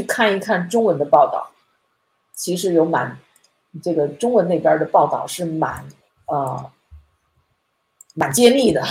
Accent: China; 但是其实我从小的时候在国内那时候我也接触不到什么海外人

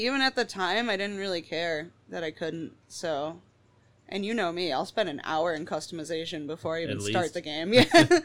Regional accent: Winnipeg, Manitoba, Canada; I'm from Winnipeg, you idiot.

